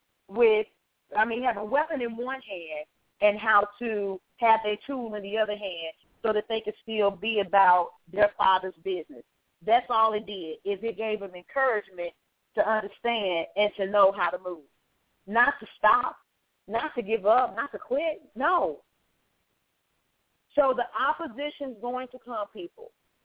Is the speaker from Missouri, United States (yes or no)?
yes; St. Louis, Missouri, United States; And for those of you that don't know, we're from St. Louis.